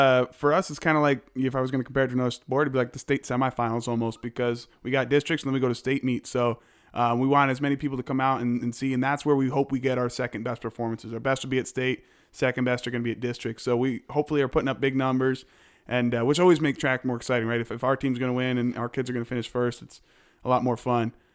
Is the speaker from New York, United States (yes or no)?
yes; New York, United States; I'm originally from New York, so I went and competed back up state in a small school called Cortland.